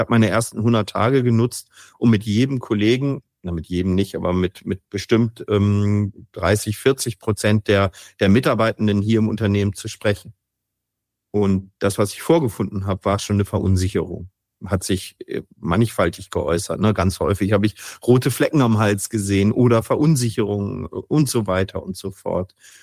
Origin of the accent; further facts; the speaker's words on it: Lübeck, Schleswig-Holstein, Germany; now in Betzdorf, Germany; Also wir kommen aus Lübeck, meine Familie und ich. Meine Familie, das ist meine Frau und meine zwei Kinder.